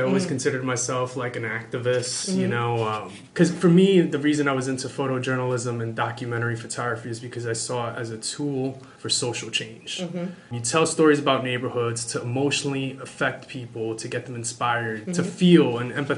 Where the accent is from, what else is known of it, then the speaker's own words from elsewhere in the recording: Bronx, New York, United States; growing up in the Bronx, a place that's always plagued in the media with like a negative